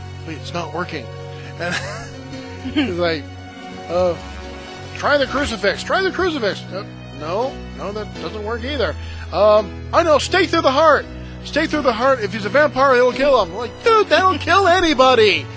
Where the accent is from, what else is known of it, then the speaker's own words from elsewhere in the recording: New Hampshire, United States; That's right, I'm from New Hampshire.